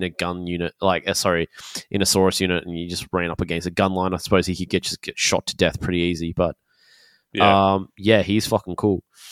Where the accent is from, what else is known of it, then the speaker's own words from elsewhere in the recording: Australia; Oh, yeah, because we're Australian.